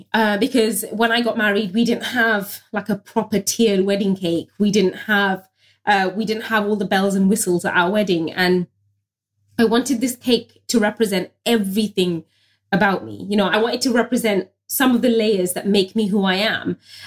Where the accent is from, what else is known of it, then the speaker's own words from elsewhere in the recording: United Kingdom; I suppose growing up, straddling between the two worlds, being British, being Bangladeshi, you know, going to mainstream school, but coming home to an immigrant household, I never felt fully Bangladeshi, but equally, I never felt fully British.